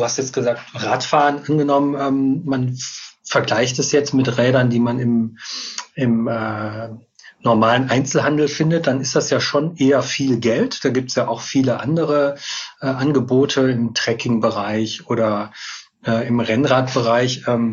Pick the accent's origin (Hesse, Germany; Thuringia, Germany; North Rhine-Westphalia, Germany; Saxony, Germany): North Rhine-Westphalia, Germany; Ich bin ein Kind des Ruhrgebiets.